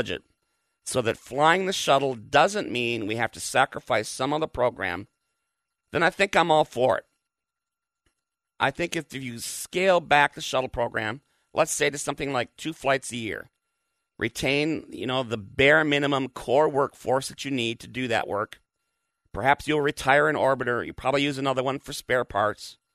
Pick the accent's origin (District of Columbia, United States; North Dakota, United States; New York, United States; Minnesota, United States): Minnesota, United States; ours is not a culture now where I can keep my front door unlocked as I did growing up in Minnesota.